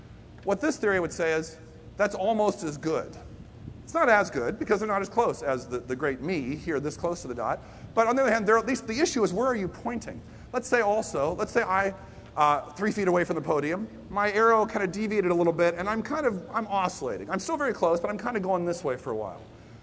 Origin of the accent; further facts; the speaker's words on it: Boston, Massachusetts, United States; I am a Bostonian. I'm in that set. I'm an American.